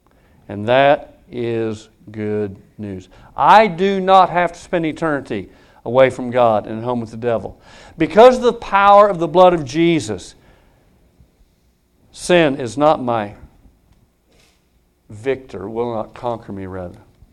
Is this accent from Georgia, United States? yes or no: no; Wichita, Kansas, United States; I grew up in Wichita, Kansas. 250,000 people at that time. And man, I would ride all over Wichita.